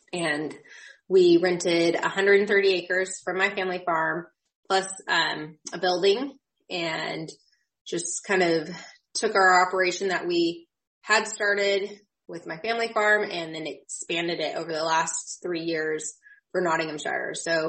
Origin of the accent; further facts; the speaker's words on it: St. Paul, Oregon, United States; also born or lived in England; So I am originally from St. Paul, Oregon. My family has been farming there for generations.